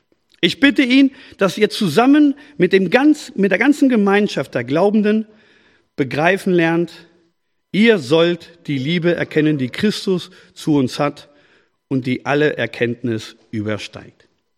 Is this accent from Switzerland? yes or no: no; Spain; Und wir als Spanier kennen das auch.